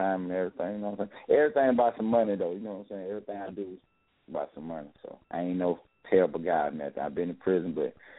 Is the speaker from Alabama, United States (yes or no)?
yes; Camden, Alabama, United States; Well, I'm from Alabama. Small country town called Camden, Alabama.